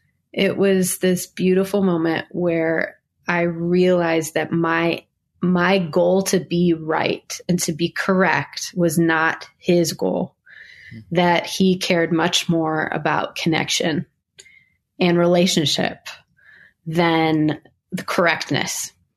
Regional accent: Niagara Falls, New York, United States; I grew up in Niagara Falls, New York

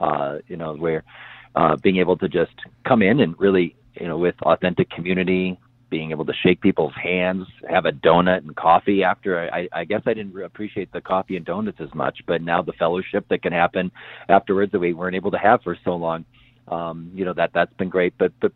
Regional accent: Chicago, Illinois, United States; I remember there were a couple priests at my parish where I was growing up outside the Chicago area there

